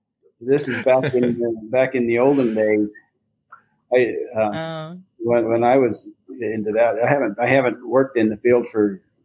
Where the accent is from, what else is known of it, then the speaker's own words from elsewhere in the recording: Burley, Idaho, United States; now in Rexburg, United States; I was born and raised in Burley, Idaho, grew up on a farm, and served a mission in Colorado way back when